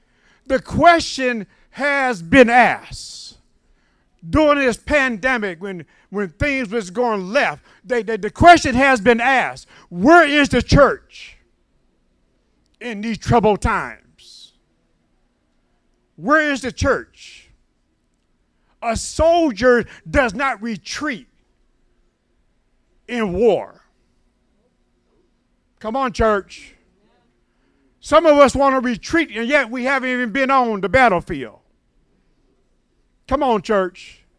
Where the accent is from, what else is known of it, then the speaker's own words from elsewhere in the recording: the South, United States; you know I'm from South, and you know, like Minister Manning was saying, I spell thang T-H-A-N-G. Amen. You know, it's just a southern thing.